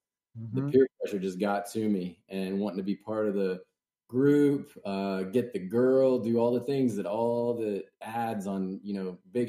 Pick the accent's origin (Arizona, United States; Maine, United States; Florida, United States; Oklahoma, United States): Oklahoma, United States; just growing up in the Midwest, Oklahoma to be specific